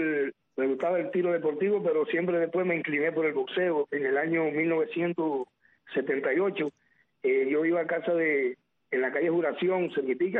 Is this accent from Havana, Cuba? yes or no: no; Baracoa, Guantánamo, Cuba; born there; Nací en Baracoa en el año 1968, un 29 de abril. Y nací en la calle ahí, Raúl Cepero Bonilla, calle 4, número 13. Más conocida la calle como La Paletera